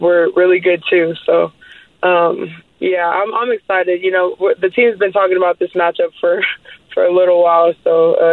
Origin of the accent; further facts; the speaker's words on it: Alaska, United States; Yeah, no, my family's we're outdoors all the time, and, yeah, Alaska's the perfect place for